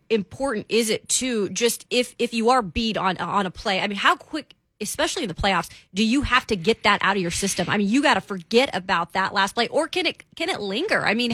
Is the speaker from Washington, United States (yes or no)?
yes; Washington, United States; Look, I'm from Washington State. I know what that feels like.